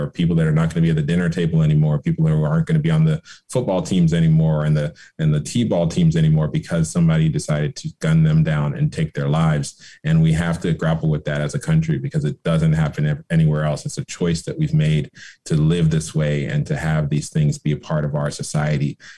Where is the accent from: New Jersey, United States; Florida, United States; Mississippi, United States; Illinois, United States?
Florida, United States; Yeah, I grew up in Florida. I worked at the Miami Herald for several years.